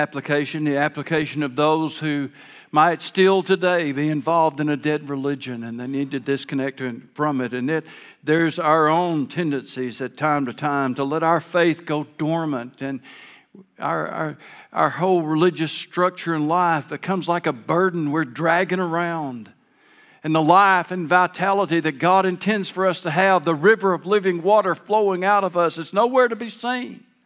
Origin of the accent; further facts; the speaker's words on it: Arkansas, United States; now in Cabot, United States; I grew up in South Arkansas, and I mowed yards for a living